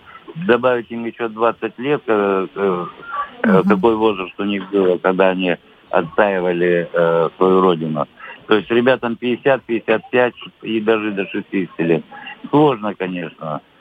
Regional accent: Sukhumi, Abkhazia, Georgia; я сам уроженец города Сухуми, да. Абхазия, наша республика

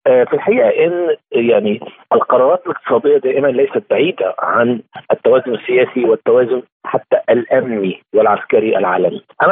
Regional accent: Egypt; في مصر في أزمة لكن إحنا كمصريين عندنا ثقة عالية جدا بالقيادة المصرية

